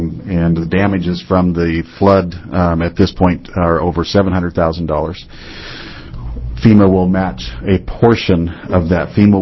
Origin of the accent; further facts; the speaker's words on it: Vernonia, Oregon, United States; I am from Vernonia, and I'm the general manager of West Oregon Electric Cooperative.